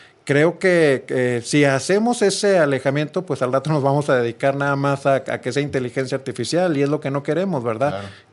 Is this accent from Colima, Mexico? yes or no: no; Nuevo León, Mexico; pues yo soy de Nuevo León y cuando tengo que hacer un trámite de la Suprema Corte me tengo que trasladar.